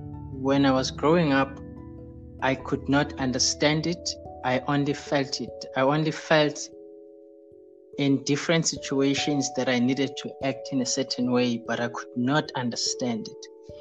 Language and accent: English; Newcastle, KwaZulu-Natal, South Africa; I grew up in Newcastle, KwaZulu-Natal. It's a third largest town in KwaZulu-Natal in terms of population, and in terms of economy, it's fourth. So it's a very vibrant town. I grew up here and I started here until grade 12. Then I moved to study in Johannesburg